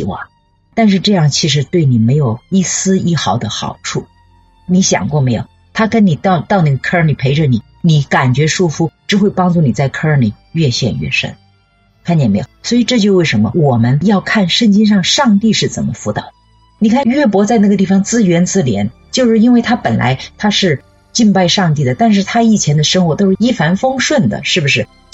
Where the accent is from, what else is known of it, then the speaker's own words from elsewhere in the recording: Hubei, China; 我小的时候我们家有一个小院子，因为我是在湖北长大哈，夏天特别热哈